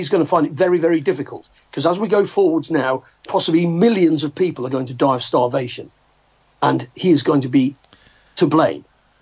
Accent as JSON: {"language": "English", "country": "United Kingdom", "said": "What we should have done, looking back as a British person in the 1940s, we should have crushed the Jewish terrorists, Zionist terrorists."}